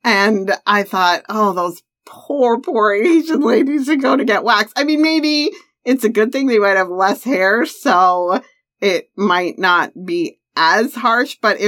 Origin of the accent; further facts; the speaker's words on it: Canada; I love being Canadian, I love who I am, but I love being North American.